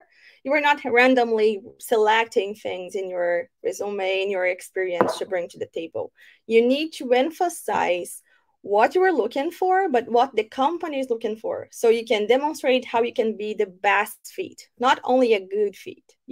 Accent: Brazil; and also I'm from Brazil, so I know that some candidates, specifically from my country, they tend to share.

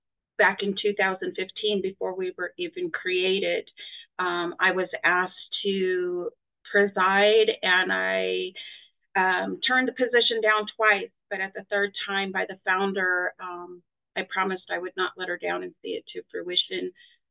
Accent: Riverside, California, United States; I'm from Riverside, California. I am a Gididikut Paiute from Fort Bidwill Indian Community.

